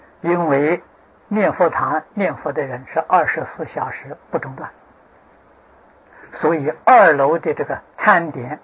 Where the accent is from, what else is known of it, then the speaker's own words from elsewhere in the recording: China; moved away; 中国是我们的故乡啊，海外的人哪一个不想家呢？